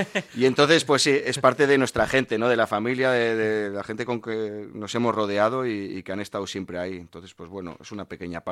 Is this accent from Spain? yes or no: yes; Agurain, Basque Country, Spain; Somos cinco colegas de Agurain y estamos aquí en medio de Gran Bilbao aquí tocando